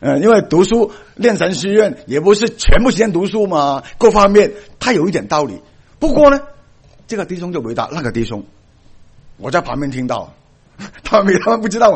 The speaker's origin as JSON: {"language": "Chinese", "region": "Guangdong", "country": "China", "also_born_or_lived": "Hong Kong", "accent": "Cantonese-accented Mandarin", "second_language": "Chinese", "said": "因为我是广东人，我讲的都是广东国语"}